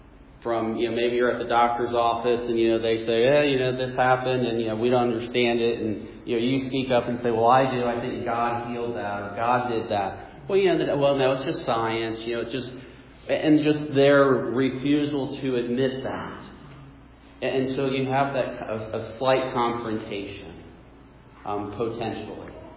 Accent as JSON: {"language": "English", "region": "New Jersey", "country": "United States", "tie": "born or raised there", "also_born_or_lived": "Indiana"}